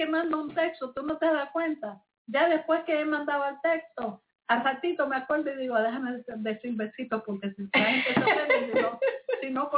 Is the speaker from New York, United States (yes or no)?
yes; New York, United States; Yo soy de Nueva York. Yo soy bien pragmática.